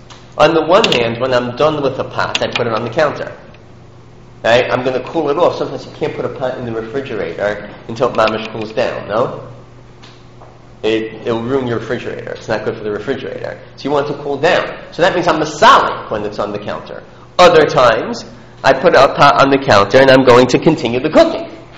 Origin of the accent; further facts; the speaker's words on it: Lawrence, New York, United States; Where I grew up in Lawrence, there is a place called Rock Hall down the block.